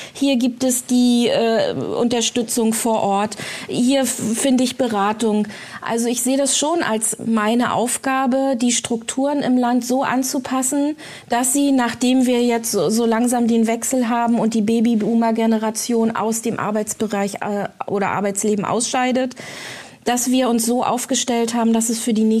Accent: Rostock, Mecklenburg-Vorpommern, Germany; born there; Ja, ich bin in Rostock geboren, genau.

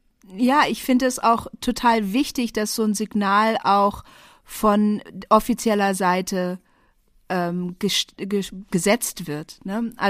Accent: Northern Germany, Germany; ich bin ja Norddeutsche

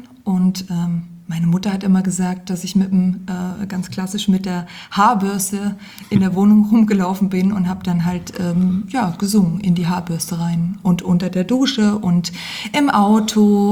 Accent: Geisa, Thuringia, Germany; Ich komme ursprünglich aus Geisa, aus Wiesenfeld. Und das sind ja so 30 Kilometer oder so. Und ja, da ist nicht so viel los wie in Fulda, ne?

